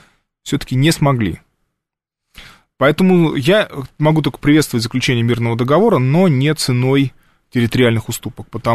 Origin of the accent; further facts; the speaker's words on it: Siberia, Russia; Это я как сибиряк вам подтверждаю.